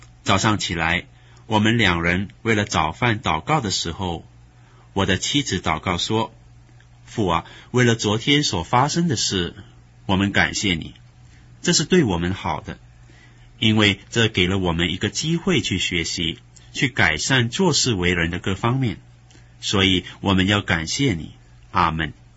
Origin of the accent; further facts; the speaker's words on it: China; 我是一个中国人，我受的是传统教育，很注重修养